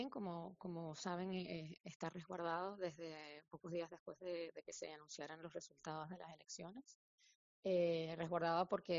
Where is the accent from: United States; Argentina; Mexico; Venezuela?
Venezuela; venezolanos hoy en día que viven en Venezuela, porque el nivel de represión ha sido nunca antes visto en mi país.